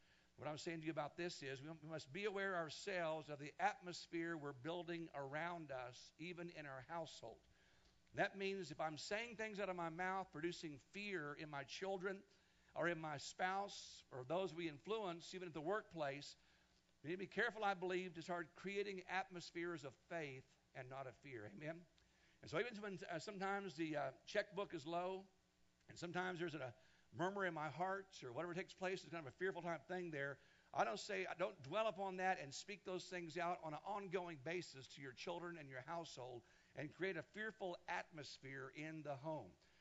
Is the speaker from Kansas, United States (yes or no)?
yes; Kansas, United States; when I was growing up in Kansas and we went to church camp in Oklahoma every single year